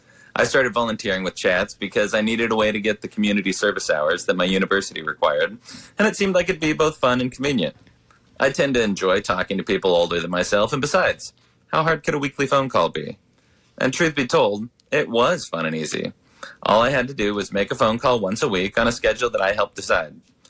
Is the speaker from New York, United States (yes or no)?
no; California, United States; I grew up in California with a pretty uneventful childhood, although as an adult, I also lived outside the U.S.